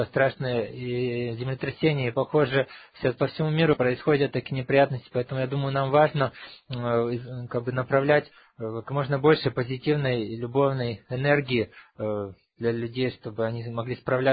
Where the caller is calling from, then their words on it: Saint Petersburg, Russia; мы из Петербурга подключились только через 40 минут